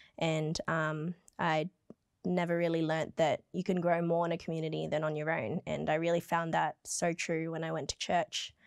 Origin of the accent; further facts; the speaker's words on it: Kellyville, New South Wales, Australia; So I grew up in Kellyville, and a few streets away, there's Kellyville Anglican Church.